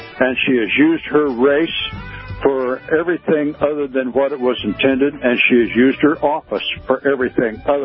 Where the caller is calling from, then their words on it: Maine, Minnesota, United States; I'm calling from a little township of Maine, Minnesota. Population of about 20, I think.